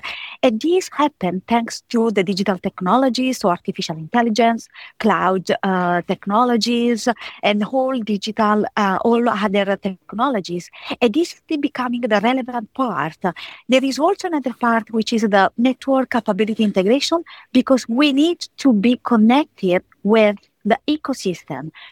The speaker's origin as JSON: {"language": "English", "country": "Italy", "said": "I come from Italy, and so I work in Italy."}